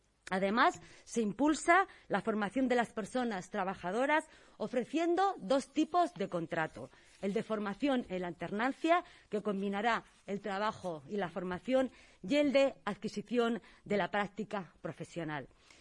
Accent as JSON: {"language": "Spanish", "country": "Spain", "said": "nos debemos de sentir orgullosos como españoles, orgullosos de país"}